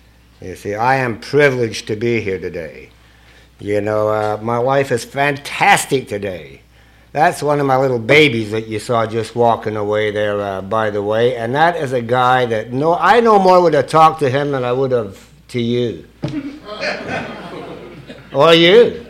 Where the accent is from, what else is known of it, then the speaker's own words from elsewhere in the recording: Glasgow, Scotland, United Kingdom; born there; I was born in Glasgow, Scotland.